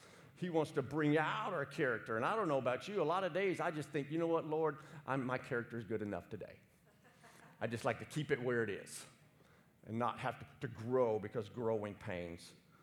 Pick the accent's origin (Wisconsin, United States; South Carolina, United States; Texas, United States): Texas, United States; Daryl is the Greek guy. I'm not. I'm Texan.